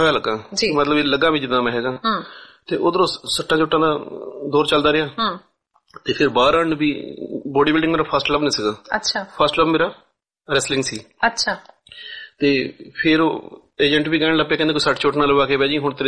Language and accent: Punjabi; Kitna, Punjab, India; ਪਿੰਡ ਕਿਤਣਾ ਜਿਹੜਾ ਹੁਸ਼ਿਆਰਪੁਰ ਜ਼ਿਲ੍ਹਾ ਗੜਸ਼ੰਕਰ ਤਹਿਸੀਲ ਆ ਸਾਡੀ ਪਿੰਡ ਕਿਤਣਾ ਦੇ ਵਿੱਚ ਮੇਰਾ ਜਨਮ ਹੋਇਆ ਜੀ